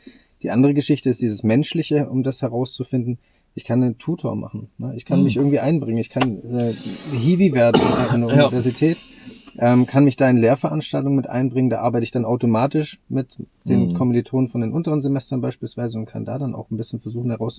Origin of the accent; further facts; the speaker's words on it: Southern Germany, Germany; Wir kommen aus dem Süden von Deutschland. Da gibt es große Firmen, da gibt es Firmen, die alteingesessen sind, traditionelle Firmen